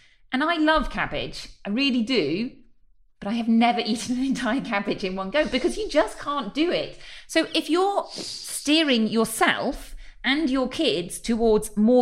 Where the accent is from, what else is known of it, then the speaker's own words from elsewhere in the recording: Spain; English is a second language; Growing up in Spain, we're just so spoiled in terms of fruit and vegetables.